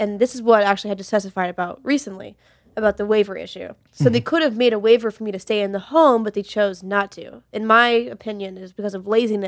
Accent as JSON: {"language": "English", "town": "Meriden", "region": "Connecticut", "country": "United States", "tie": "born or raised there", "also_born_or_lived": "New Haven", "said": "I was born in New Haven, Connecticut."}